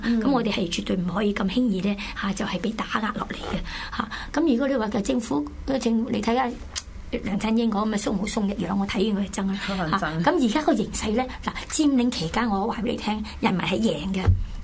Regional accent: Hong Kong; 強化我哋香港人要自立自主呢個信念

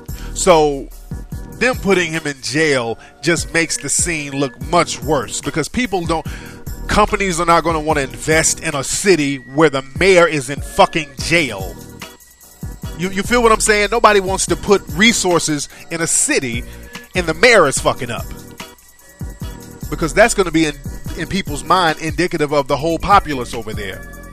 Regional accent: Detroit, Michigan, United States; born there; And Detroit, as you all know, that I was born in Detroit. That's my birthplace.

